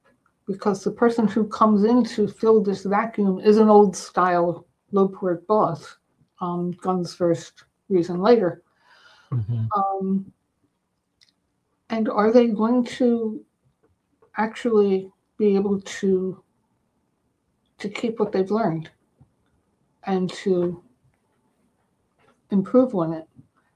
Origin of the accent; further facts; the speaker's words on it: Baltimore, Maryland, United States; now in Maine, United States; and I grew up in Baltimore, and I survived Baltimore. I don't want to go back to Baltimore because, you know, I'm not that tough anymore. I'm different tough. I'm Maine tough now.